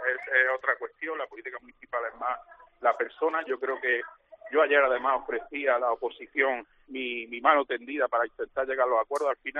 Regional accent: Almuñécar, Andalusia, Spain; Yo lo que más quiero es mi pueblo, lo que más quiero es Almuñécar y la Herradura

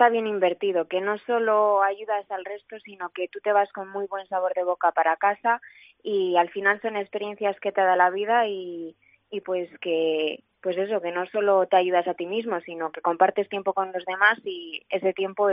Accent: Palencia, Castile and León, Spain; now in Valladolid, Spain; me diagnosticaron un sarcoma de Ewing en Valladolid, aunque yo soy de Palencia

